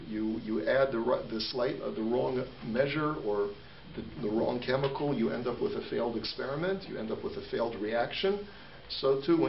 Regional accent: California, United States; because I'm from California

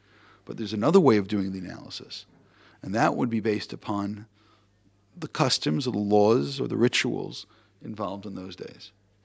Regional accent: New York City, New York, United States; Growing up in Brooklyn, New York, that was a very acceptable answer.

